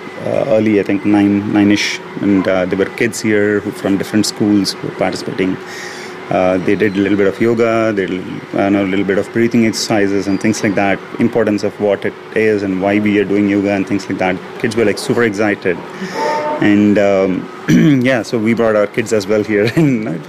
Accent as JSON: {"language": "English", "town": "Chennai", "region": "Tamil Nadu", "country": "India", "said": "I'm from Chennai"}